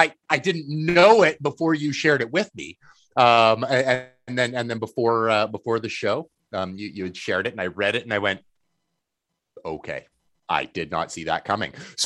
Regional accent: Canada; As a Canadian, of course, I'm like, yeah, that tracks.

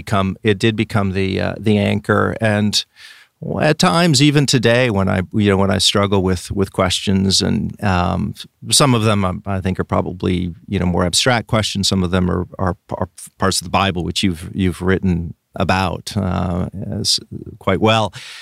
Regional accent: Richland, Washington, United States; I grew up in a city called Richland, which is on the east side of the state, Washington State. It's a conservative part of the state, as opposed to Seattle on the west side.

